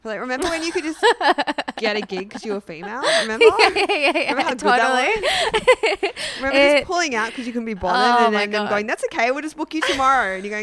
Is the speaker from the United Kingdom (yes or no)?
no; Sydney, New South Wales, Australia; Yeah, I'm from Sydney.